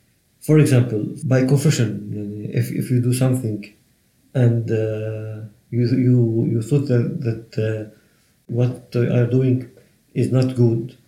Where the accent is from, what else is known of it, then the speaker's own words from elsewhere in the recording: Maskenta, Lebanon; English is a second language; I was born in this village, Maskenta, and we don't have any car in the house to go anywhere.